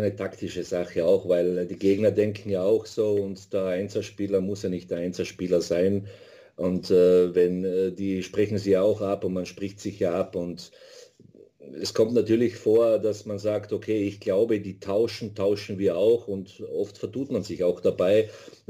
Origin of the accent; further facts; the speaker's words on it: Austria; ich bin patriotisch, ich bin Österreicher